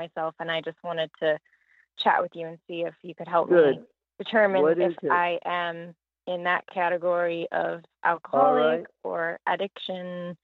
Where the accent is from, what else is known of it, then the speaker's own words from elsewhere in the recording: Montana, United States; I'm Montana.